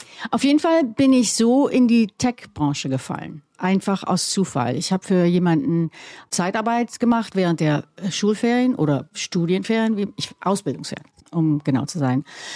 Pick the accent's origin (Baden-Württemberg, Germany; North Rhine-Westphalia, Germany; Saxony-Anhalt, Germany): North Rhine-Westphalia, Germany; Selfkant; ich bin aus dem Rheinland. Ich bin ganz in der Nähe von der holländischen Grenze aufgewachsen. Also man kann zu Fuß nach Holland und mit dem Fahrrad nach Belgien fahren. Das ist eine Gegend, die heißt Selfkant. Das ist die westlichste Ecke Deutschlands.